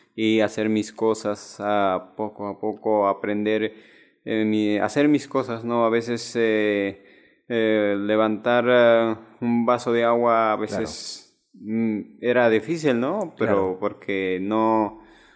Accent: Huancavelica, Peru; Yo vine de Huancavelica para tramitar mi certificado de discapacidad

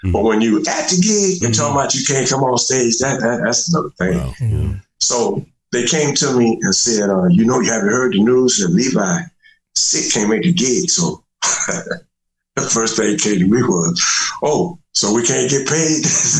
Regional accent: Pontiac, Michigan, United States; now in Las Vegas, United States; I moved to Las Vegas from Detroit. I mean, from Pontiac, Michigan. I'm sorry. Okay. That's where I'm from, Pontiac, Michigan. Mm-hmm. I moved there to Las Vegas in 1990.

